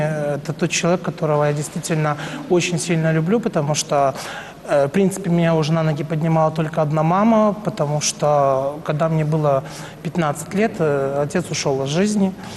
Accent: Zhabinka, Brest Region, Belarus; у нас был концерт вот в моем родном городе, где я родился, в принципе, город Жабинка.

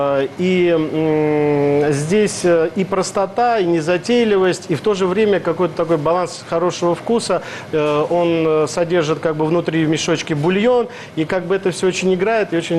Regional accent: Moscow, Russia; Российский грузин, да. Я родился и вырос в Москве.

